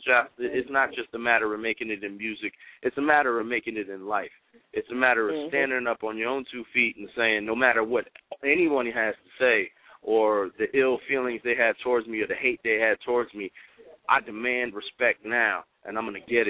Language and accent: English; Virginia, United States; now in Florida, United States; I live in Florida now, but I'm from Virginia. So, you know, I may pronunciate different